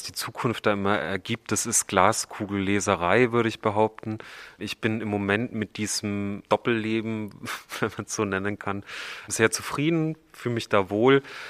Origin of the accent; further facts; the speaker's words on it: Bavaria, Germany; hier einfach in meiner Heimat in Franken den ganzen Tag zu beobachten, was passiert und dann das für die Heimat, für die Region am Abend präsentieren zu können